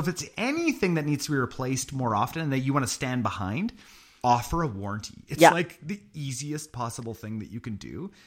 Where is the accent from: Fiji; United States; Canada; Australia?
Canada; so as a Canadian, right, you look down at the States